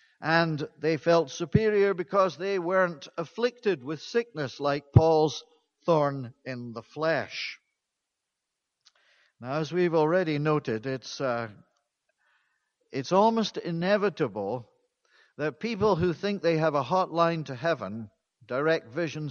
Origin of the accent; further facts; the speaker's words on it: Edinburgh, Scotland, United Kingdom; I knew of a Pentecostal pastor in Scotland in my hometown of Edinburgh